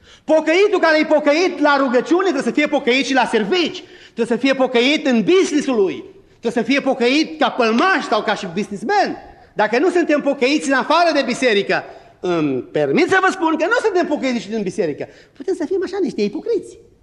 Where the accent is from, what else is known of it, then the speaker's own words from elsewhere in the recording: Romania; noi vorbim românește, pentru că suntem români. Ne-am născut în România și vorbim românește.